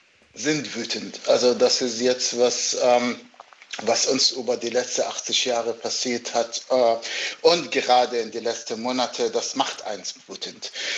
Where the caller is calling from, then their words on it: Berlin, Germany; Ich bin zugeschaltet aus Berlin, aus meiner Wohnung.